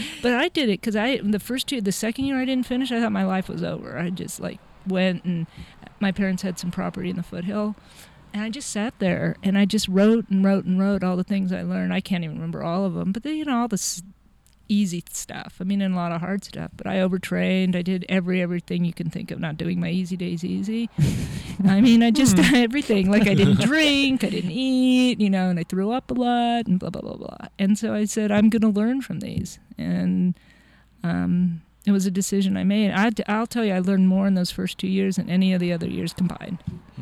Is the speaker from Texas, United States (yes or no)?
no; Pacific Grove, California, United States; I grew up in Pacific Grove.